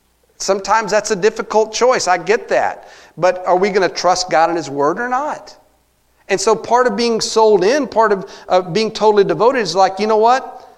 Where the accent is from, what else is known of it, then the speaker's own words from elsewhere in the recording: Texas, United States; a lot of y'all know that I'm from Texas, and for a while I was a youth pastor down there.